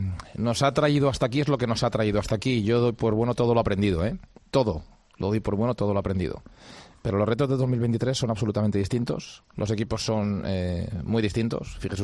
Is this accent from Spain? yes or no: yes; Valencian Community, Spain; yo creo que a mi tierra, a la Comunidad Valenciana, ya le toca ser protagonista, ¿no?